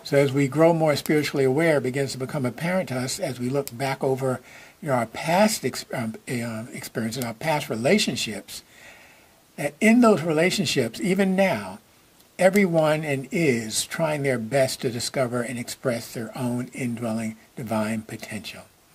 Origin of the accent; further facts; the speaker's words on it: New York, United States; we just had a wonderful time together as I was growing up in New York.